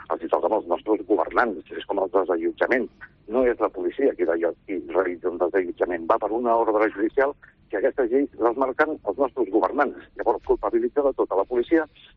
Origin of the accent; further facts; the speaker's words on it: Barcelona, Catalonia, Spain; Veritablement, com a barceloní, pues a mi em molesta molt que succeeixi això